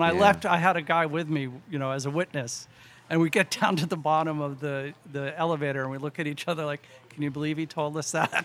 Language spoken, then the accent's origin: English; New Hampshire, United States; New Hampshire originally.